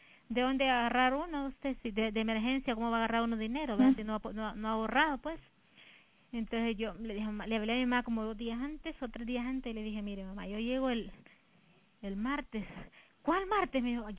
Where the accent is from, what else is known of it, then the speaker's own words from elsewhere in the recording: Chalchuapa, Santa Ana, El Salvador; Yo soy de Chalchuapa.